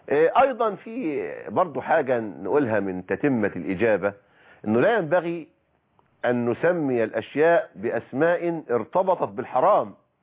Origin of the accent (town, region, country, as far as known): Egypt